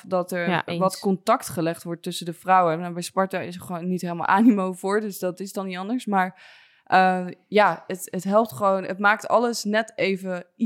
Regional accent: Soest, Utrecht, Netherlands; of ik ben opgegroeid uit Soest, maar vlakbij Amersfoort.

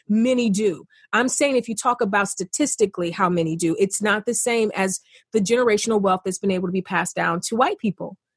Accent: East Cleveland, Ohio, United States; I grew up in East Cleveland. I'm a poor kid, single family home. Single parent home.

